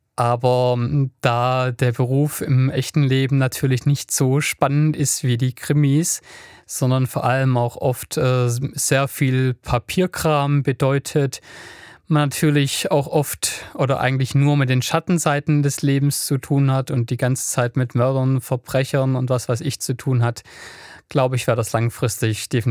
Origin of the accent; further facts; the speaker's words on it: Stuttgart, Baden-Württemberg, Germany; Aber ich bin ja ursprünglich in Stuttgart geboren, habe dort 26 Jahre gelebt.